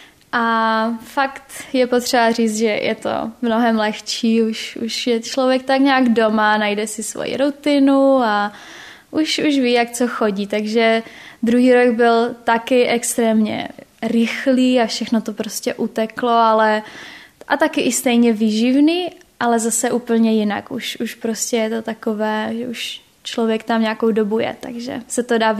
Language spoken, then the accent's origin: Czech; Šenov, Moravian-Silesian Region, Czechia; moved away; pořád je pro mě Šenov, moje rodná vesnice, jako domovem